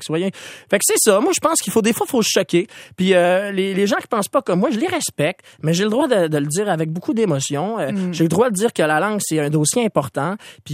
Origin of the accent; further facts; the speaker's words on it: Quebec, Canada; À partir du moment où on dit qu'on est Québécois, je pense qu'on règle beaucoup de problèmes.